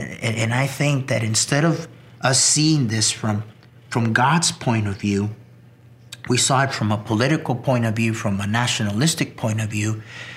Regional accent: El Paso, Texas, United States; born there; And I was actually born in El Paso, Texas.

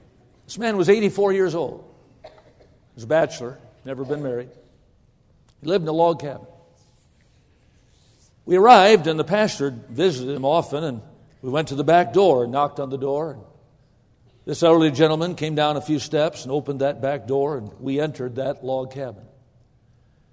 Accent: Midwest, United States; Now, I was raised in the Midwest. I've shoveled snow to get to my car, but I've never shoveled snow out of my car.

